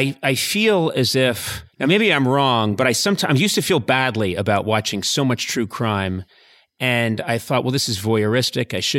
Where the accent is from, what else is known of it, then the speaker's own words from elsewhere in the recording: Boston, Massachusetts, United States; I think we are of a similar vintage. And I grew up in Boston.